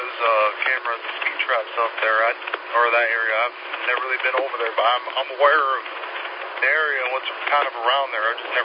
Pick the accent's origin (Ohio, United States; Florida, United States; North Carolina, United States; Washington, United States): North Carolina, United States; Fayetteville; moved away; We're originally from the Fayetteville, North Carolina area.